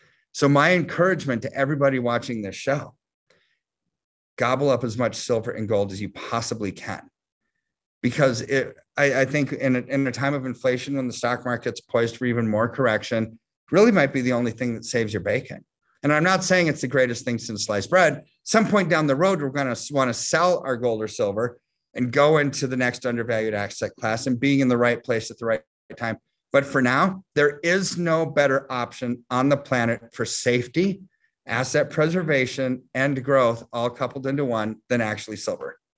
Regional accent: United States; I hate to say it because I'm American and I want the dollar to be strong

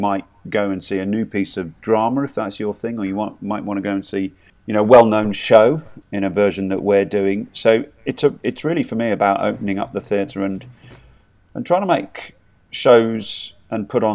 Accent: Birmingham, West Midlands, United Kingdom; also born or lived in Lincolnshire; I was born in Lincolnshire and then we moved back. So I sort of grew up my primary school years in the suburbs, actually, of Birmingham. So, but I've still got a lot of, from my mum's side, a lot of family around Birmingham, the city, and just outside it.

